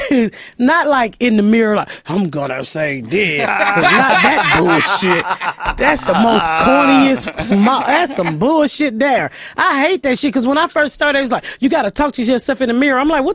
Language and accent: English; Georgia, United States; Say like when I first moved from Georgia, and then I had this